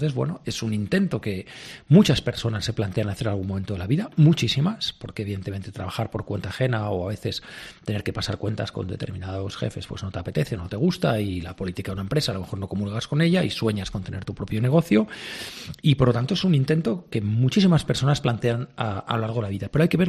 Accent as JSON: {"language": "Spanish", "town": "Barcelona", "region": "Catalonia", "country": "Spain", "said": "soy de Barcelona, ¿no? Los catalanes decimos aquí hay que decir prou, ¿no? Que es basta"}